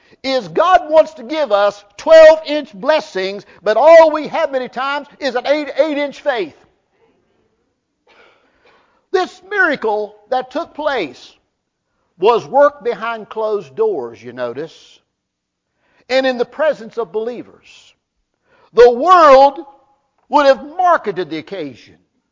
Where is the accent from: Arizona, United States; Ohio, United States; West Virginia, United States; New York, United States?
West Virginia, United States; You know I was born in West Virginia. You know I come up simple.